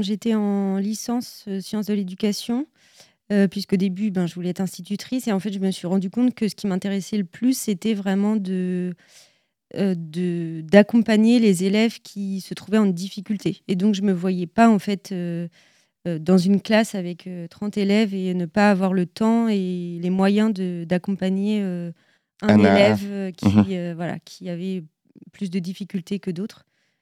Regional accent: Normandy, France; moved away as an adult; now in Angers, France; j'ai 24 ans, je suis originaire de Normandie.

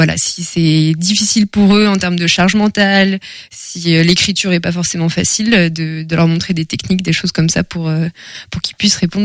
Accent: Angers, Pays de la Loire, France; Alors, je suis née à Angers. Rien d'original, du coup. J'ai grandi entre Angers et Saumur, à la campagne.

